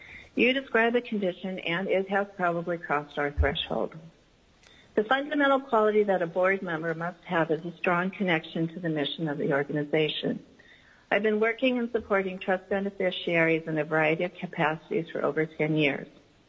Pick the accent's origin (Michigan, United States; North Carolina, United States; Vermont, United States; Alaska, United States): Alaska, United States; Ketchikan; moved away as an adult; For the record … I was born and raised in Ketchikan. I left Alaska for college in 1978.